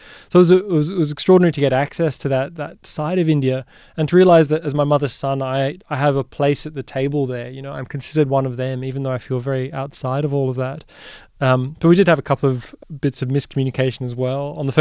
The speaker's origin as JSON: {"language": "English", "country": "Australia", "tie": "born there", "said": "I was born in Australia, my dad's British, my mum's Indian, but my mum, who has been living in Australia for like 40 years"}